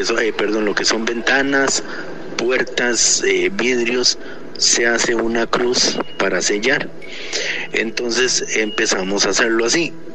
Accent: Costa Rica; yo soy de Costa Rica

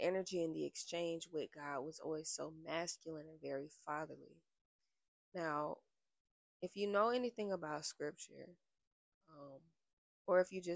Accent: Florida, United States; I'm like, y'all listening more than Floridians out here, and I'm from Florida, so that's crazy.

